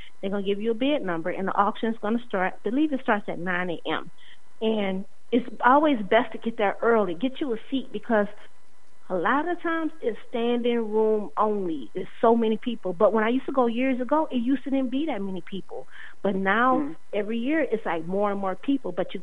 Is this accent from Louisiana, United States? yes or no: yes; New Orleans, Louisiana, United States; I didn't grow up there because I'm from New Orleans, but I lived in St. Louis for a few years.